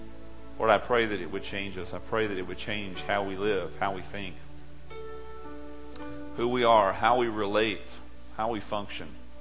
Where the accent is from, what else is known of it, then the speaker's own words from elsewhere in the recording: Texas, United States; I remember growing up in East Texas. And we lived in a rural community at that time.